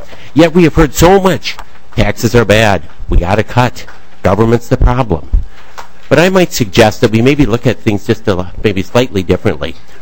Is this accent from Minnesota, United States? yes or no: yes; St. Paul, Minnesota, United States; I'm from St. Paul.